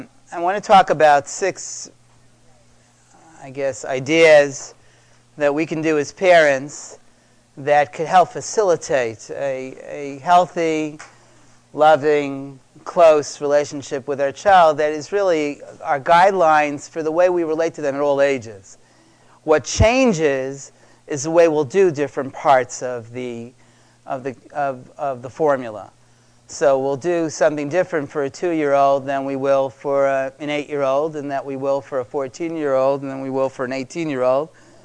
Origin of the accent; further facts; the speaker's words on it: Chicago, Illinois, United States; I come from Chicago, and weather isn't that different.